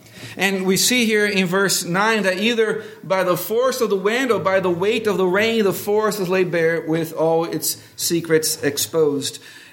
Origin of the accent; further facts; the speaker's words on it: Brazil; Oh, growing up in Brazil, so tropical region, just perfect for thunderstorms.